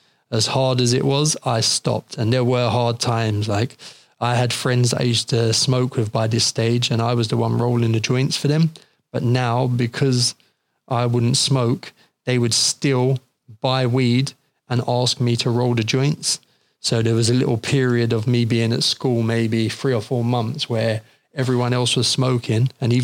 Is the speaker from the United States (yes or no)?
no; London, United Kingdom; what it was like growing up in London as a smoker